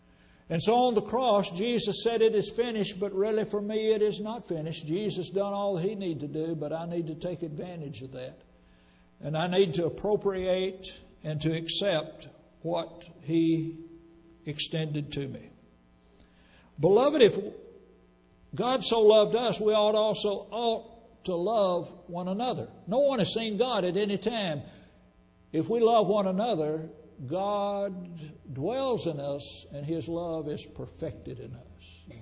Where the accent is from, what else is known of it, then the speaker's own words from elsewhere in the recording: Centerville, Tennessee, United States; When I was growing up in Centerville, Tennessee, a lot of the grocery stores had drawings on Saturday.